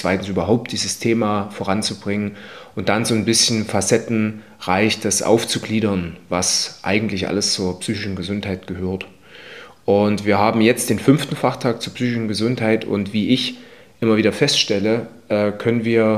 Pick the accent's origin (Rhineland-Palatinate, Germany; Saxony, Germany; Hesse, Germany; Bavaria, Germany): Saxony, Germany; wir kommen aus dem Erzgebirge, unser Verein ist dort so ein Stück weit ja, groß geworden.